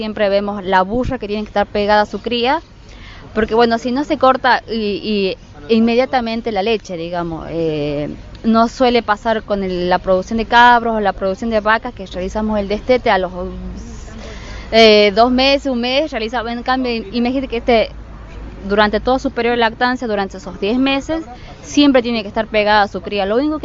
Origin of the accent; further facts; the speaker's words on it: Santa María, Catamarca, Argentina; nosotros somos de Santa María, Catamarca, y tenemos la producción de cabras y la producción de burras ahí.